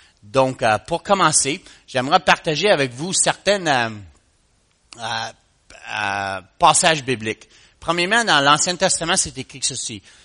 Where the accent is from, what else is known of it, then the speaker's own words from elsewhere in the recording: Montreal, Quebec, Canada; je suis un gars de Montréal, donc j'ai appris le français en grandissant, mais je pense que ça va bien aller.